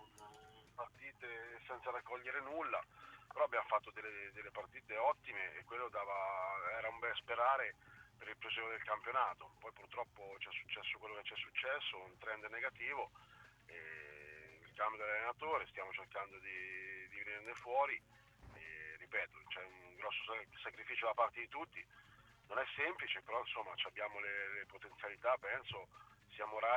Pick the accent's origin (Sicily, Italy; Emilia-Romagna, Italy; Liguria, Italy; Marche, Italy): Marche, Italy; Ancona; sono anconetano, è chiaro che mi fa sempre un certo effetto vedere quella maglia